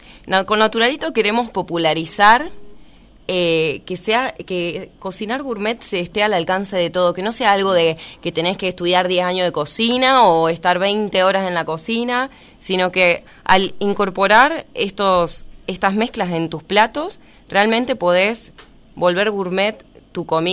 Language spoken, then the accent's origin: Spanish; Córdoba, Argentina; also born or lived in Santa Fe / Entre Ríos / Mexico; Escucharán que no soy de la región, yo nací en Santa Fe, crecí en Córdoba, Entre Ríos, viví 5 años en México